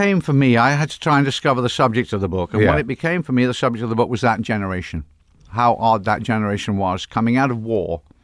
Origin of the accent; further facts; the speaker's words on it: England, United Kingdom; If it's, I'm English. I'll take anything that's going.